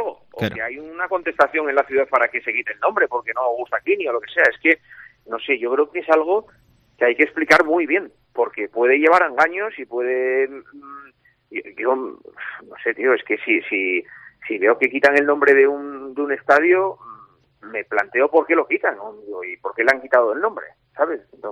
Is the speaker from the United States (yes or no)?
no; Asturias, Spain; Cuando me preguntan de dónde soy, yo soy asturiano. Y soy asturiano como los de Oviedo y como los de Avilés y como los de Pola y como los de Cangas de Onís.